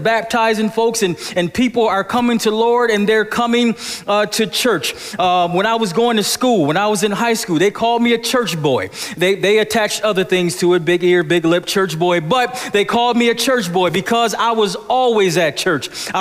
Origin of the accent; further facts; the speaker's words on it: Buffalo, New York, United States; We stopped in Buffalo, New York, my hometown, and we went to the church where I grew up in.